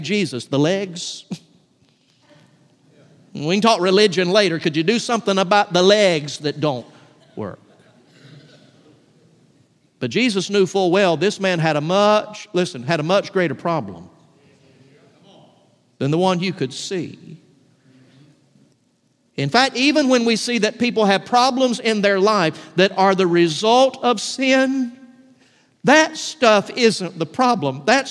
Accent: Valdosta, Georgia, United States; also born or lived in Atlanta; I was born in Atlanta. I was raised in Valdosta, but for nearly 29 years now, My ministry has been headquartered out of God's country in the city of Blackshear.

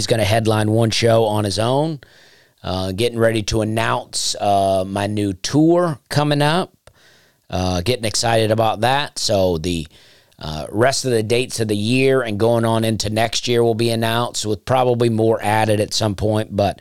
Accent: Opelika, Alabama, United States; And then you cross over to Opelika, my hometown, and you instantly can notice the difference.

